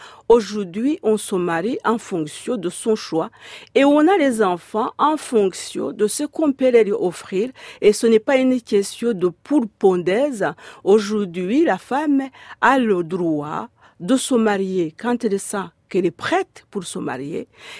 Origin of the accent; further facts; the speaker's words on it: Rwanda; On est Rwandais tout simplement. On se reconnaît par notre langue.